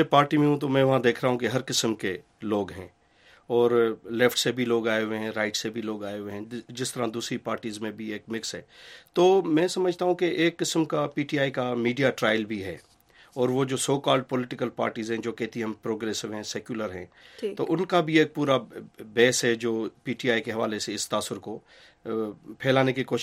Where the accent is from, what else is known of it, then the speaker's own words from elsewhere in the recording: Sindh, Pakistan; سندھ میں چونکہ میرا تعلق دیہات سے ہے